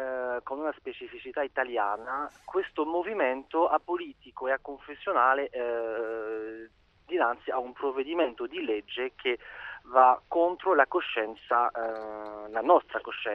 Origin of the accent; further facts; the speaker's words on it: France; Italian is a second language; now in Rome, Italy; sei da 10 anni che vivo a Roma, però sono francese ancora a tutti gli effetti.